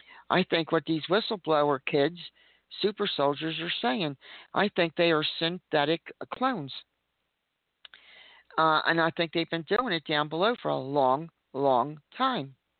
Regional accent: United States; And I, as an American, I want the world to know that I'm against all this.

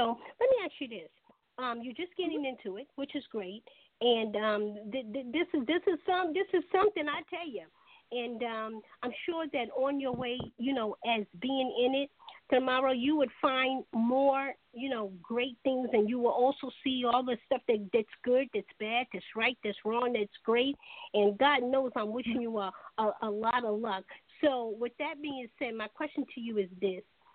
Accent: New York, United States; now in Charleston, United States; I'm originally from New York. When I got to Charleston, I hated it.

